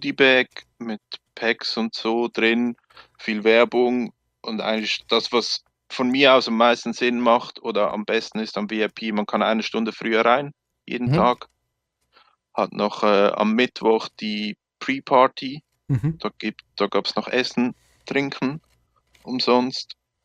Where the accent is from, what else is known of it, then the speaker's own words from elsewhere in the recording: Windisch, Aargau, Switzerland; bin aus der Schweiz, wie man hört